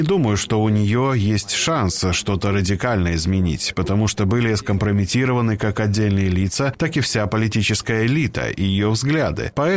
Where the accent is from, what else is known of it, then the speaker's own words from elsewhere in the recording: Moldova; Я горжусь тем, что я молдаванин